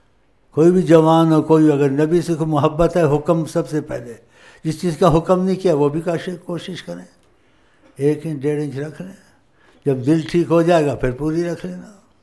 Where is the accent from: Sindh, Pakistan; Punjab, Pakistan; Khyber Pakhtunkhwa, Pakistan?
Punjab, Pakistan; میں پنجابی ہوں، میں تو یہی جانتا، اپنی زبان بھی بولتا ہوں.